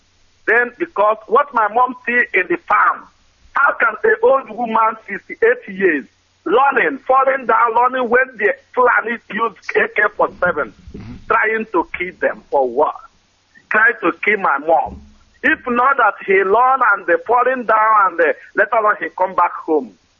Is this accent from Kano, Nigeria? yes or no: yes; Inkerifi, Kano, Nigeria; I come from Inkerifi, in Kano local government.